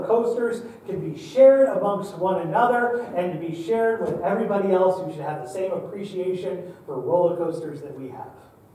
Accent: United States; There we go. quick word to us Americans here.

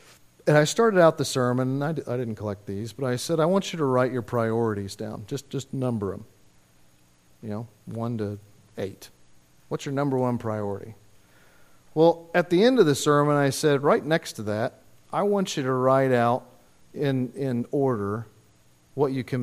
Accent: United States; because I'm an American. You know, you grow up in the United States of America with the idea of this is the way we do things.

